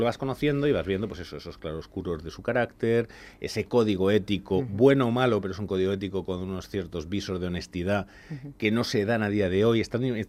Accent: Madrid, Community of Madrid, Spain; yo soy madrileño por nacimiento y por devoción.

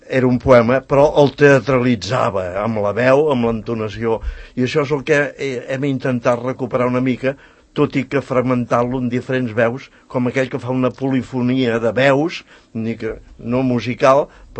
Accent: Sabadell, Catalonia, Spain; Jo he nascut i visc a Sabadell, però al carrer Sant Cugat. De tota la vida.

